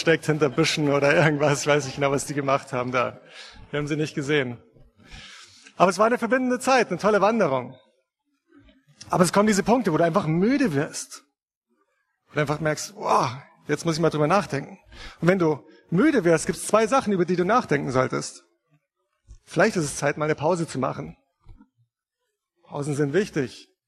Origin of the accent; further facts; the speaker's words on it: Bavaria, Germany; Also ich bin in Bayern aufgewachsen, wir waren viel wandern.